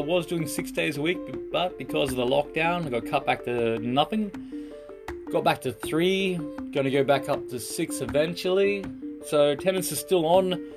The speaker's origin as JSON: {"language": "English", "country": "Australia", "said": "to have the privilege and the honor to be able to distribute this brand from my home country, from Australia, and help Jason grow the dream, I'm just over the moon."}